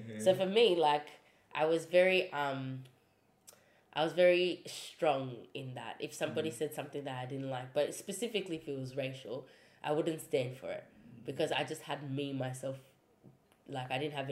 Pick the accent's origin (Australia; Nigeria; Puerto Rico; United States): Australia; growing up in Australia, being the only black girl in high school and primary school and stuff like that.